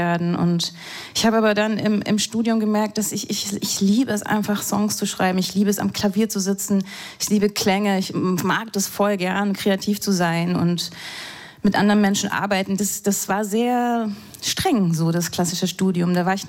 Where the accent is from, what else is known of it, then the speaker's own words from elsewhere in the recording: Southern Germany, Germany; Ja, also ich bin aufgewachsen in Süddeutschland, da habe ich einfach meine Kindheit verbracht